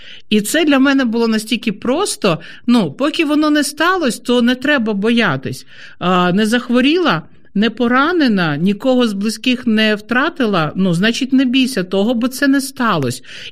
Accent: Kyiv, Ukraine; був страх, що буквально снаряд прилетить мені вдома, в Київ, бо я сама з Києва.

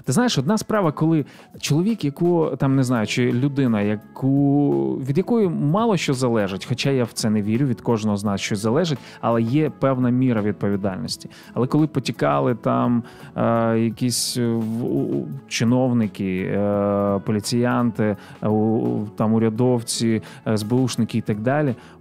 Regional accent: Ivankiv, Kyiv Oblast, Ukraine; після окупації мого рідного Іванкова і нашого регіону

